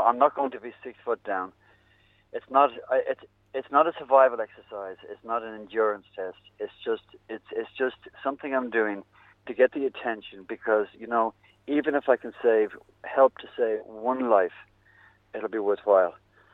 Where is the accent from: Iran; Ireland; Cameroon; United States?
Ireland; Dublin, Leinster; now in United Kingdom; I live in Yorkshire. I'm from Dublin, but I live in Yorkshire.